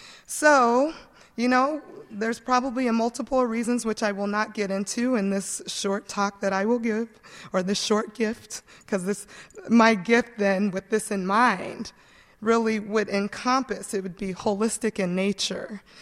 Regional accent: Eugene, Oregon, United States; Well, I grew up here in Eugene. My family came when I was 2 years old.

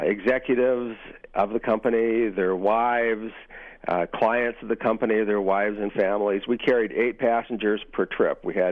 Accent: Sault Ste. Marie, Michigan, United States; when I was growing up in the Sioux, there was one ship, the Edward L. Ryerson, and it was the only one that shook the windows when it blew the whistle.

